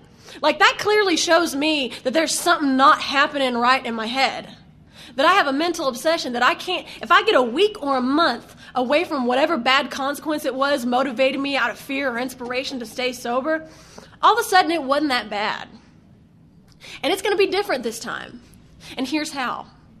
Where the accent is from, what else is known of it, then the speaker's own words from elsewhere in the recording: the South, United States; accent: Southern; Good God, my accent's coming out really bad, isn't it? I don't even think I sound this Southern when I'm in the South.